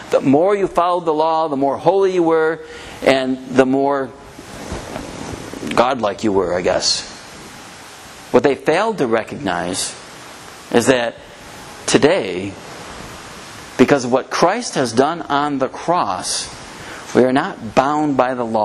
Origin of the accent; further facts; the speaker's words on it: United States; as an American, we say, oh yeah, I believe